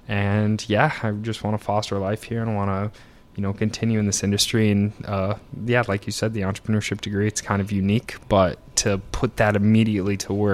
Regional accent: Michigan, United States; moved away as an adult; So I'm from Upper Michigan originally. I'm a Youper. So I left when I was also 21, and I went in.

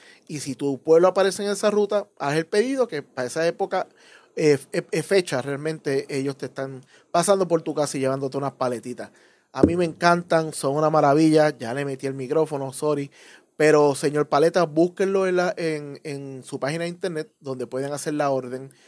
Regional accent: Guaynabo, Puerto Rico; cuando le toca la ruta de mi pueblo, ¿no? Cuando aparece Guaynabo

